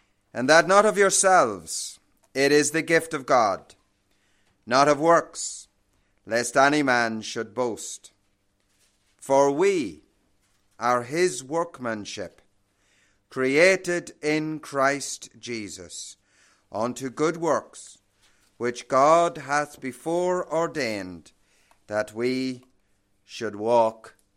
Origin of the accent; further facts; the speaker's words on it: South, Ireland; I was a young boy growing up in Roman Catholic Ireland. Pastor Jack Seaton is from the north of Ireland. I'm from the south of Ireland, from the Republic of Ireland, and it was very Roman Catholic in my day.